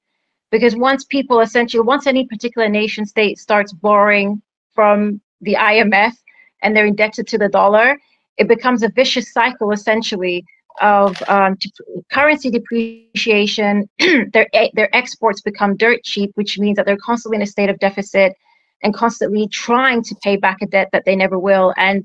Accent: Larnaca, Larnaca District, Cyprus; I mean, I remember I grew up in Larnaca. That's where I'm from.

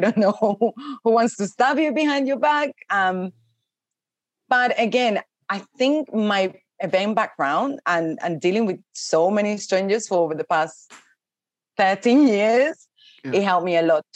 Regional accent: Venezuela; English is a second language; moved away; I came from Venezuela with nothing. didn't even speak English. I think I had a bit of a broken English

